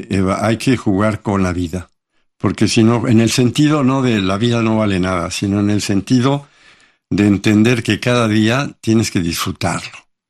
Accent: Mexico; yo soy un hombre agnóstico, no nací en Israel, no soy de la comunidad judía, pero como mexicano

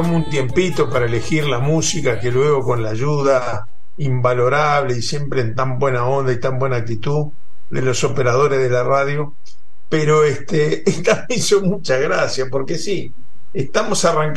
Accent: Uruguay; así de locos somos los uruguayos.

